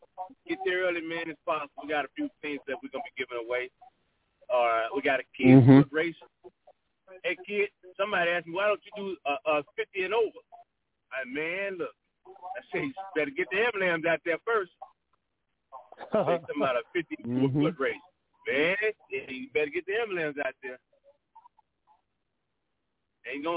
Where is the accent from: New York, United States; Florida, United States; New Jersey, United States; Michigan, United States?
Michigan, United States; No, I'm from Michigan.